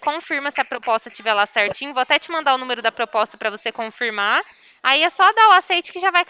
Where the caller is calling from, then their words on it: Ribeirão Preto, São Paulo, Brazil; Não, sou daí não. Eu sou daqui da Central de Ribeirão Preto, né?